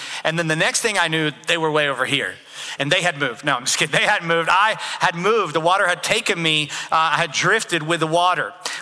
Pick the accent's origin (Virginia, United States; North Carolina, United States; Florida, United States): Florida, United States; Jacksonville; I grew up in the Jacksonville, Florida area. We would go to St. Augustine Beach a lot of Saturdays